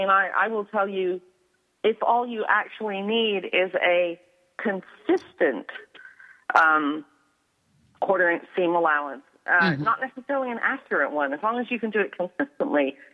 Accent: England, United Kingdom; I grew up in England

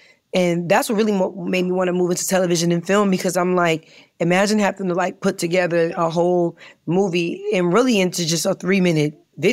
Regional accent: New York, United States; because I'm a hustler, you know, I'm from New York.

